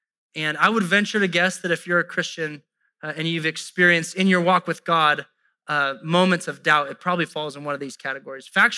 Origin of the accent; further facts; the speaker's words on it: United States; I don't know how to pronounce it because I'm an American